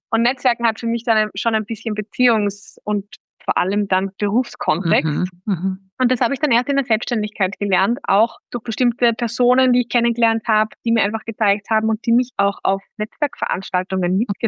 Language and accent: German; Styria, Austria; now in Vienna, Austria; Genau, ich bin aus der Steiermark und bin dann nach Wien gezogen